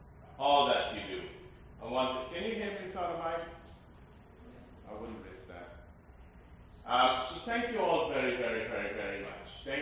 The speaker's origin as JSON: {"language": "English", "country": "Guyana", "tie": "born or raised there", "said": "When I was in rice cultivation in my home country, Guyana, in South America, I grew up from age 10 until I went and beyond seminary planting rice."}